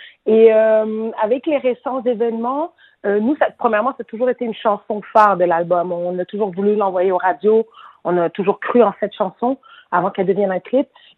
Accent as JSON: {"language": "French", "country": "Senegal", "tie": "born or raised there", "said": "moi j'ai grandi au Sénégal, j'ai grandi ici."}